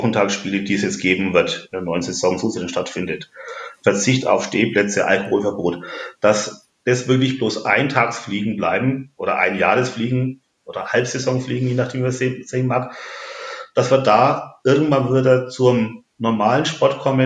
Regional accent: Nuremberg, Bavaria, Germany; als Nürnberger ist man da ja leidgeprüft

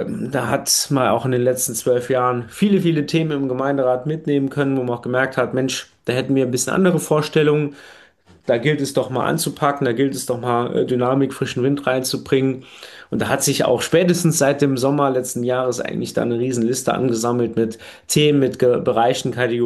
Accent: Nonnweiler, Saarland, Germany; Ja, es ist meine Heimatgemeinde und da gibt es eigentlich fast keine größere Ehre, als hier als Bürgermeister vorzustehen.

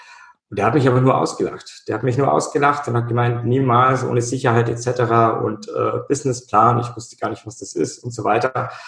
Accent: Peiting, Bavaria, Germany; Also ich bin in Peiting aufgewachsen. Das ist ein oberbayerisches Kleindorf. Ja, also 10.000 Einwohner.

